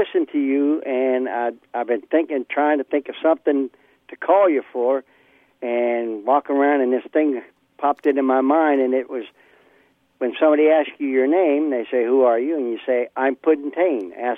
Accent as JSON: {"language": "English", "region": "Pennsylvania", "country": "United States", "tie": "born or raised there", "said": "I grew up in Pennsylvania, and then 20 years in the Navy, and 20 years down here."}